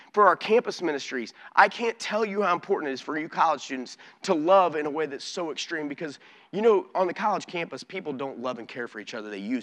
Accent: Alton, Illinois, United States; You know, I told you I grew up in Alton.

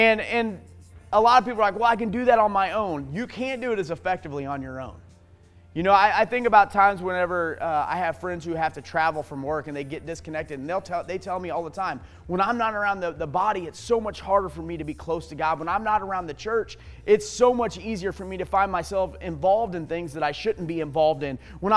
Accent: Alton, Illinois, United States; And I know when I grew up over in Alton, and then when we went and planted the church in Wentzville

